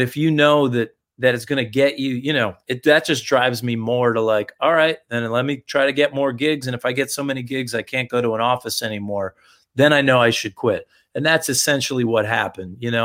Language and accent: English; Connecticut, United States; You know, growing up in Fairfield County, everybody loves to tell you, what are you really going to do?